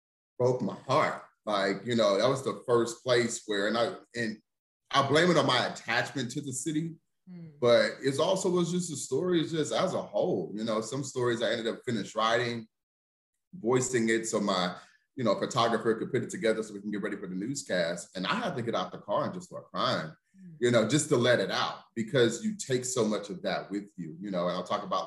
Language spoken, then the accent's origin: English; St. Louis, Missouri, United States; Oh, I'm from St. Louis. It stops right there. Like, honestly, like, I came from St. Louis.